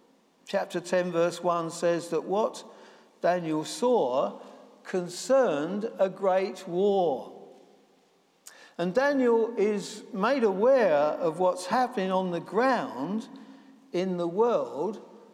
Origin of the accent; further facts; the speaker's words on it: Bermondsey, London, United Kingdom; a boy growing up in Bermondsey just after the Second War, at times things got hard for a working class family like ours.